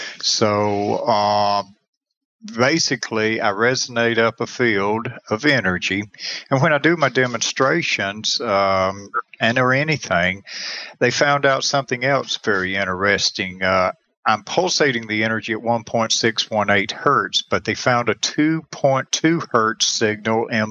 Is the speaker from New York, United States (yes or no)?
no; Clayton, Georgia, United States; Being that I'm from Clayton, Georgia, has a lot of bullies and stuff like that in it when we were kids here in the rural mountains.